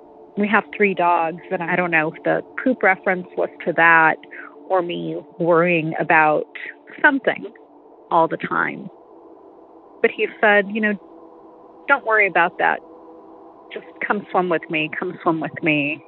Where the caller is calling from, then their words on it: California, United States; I'm calling from Southern California.